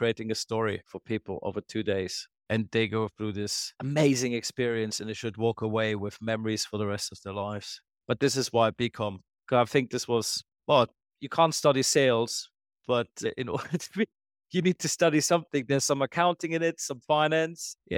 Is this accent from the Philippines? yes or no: no; Dubai, United Arab Emirates; Like, I grew up in Dubai. I could do what I want to do.